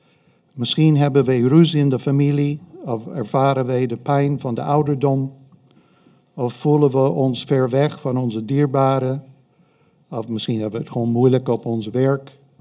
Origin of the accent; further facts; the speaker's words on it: United States; now in Heerde, Netherlands; ik kom uit Amerika. Ik heb vannacht overgevlogen. Nee, ik woon hier in Heerde.